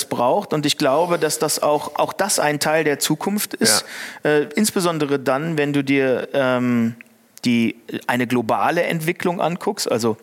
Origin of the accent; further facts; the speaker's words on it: Düsseldorf, North Rhine-Westphalia, Germany; ich komme aus Düsseldorf mit kleinen Tokio.